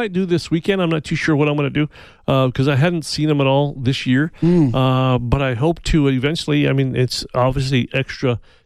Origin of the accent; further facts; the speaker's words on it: Santa Fe, New Mexico, United States; back when I grew up in Santa Fe, we've talked about that before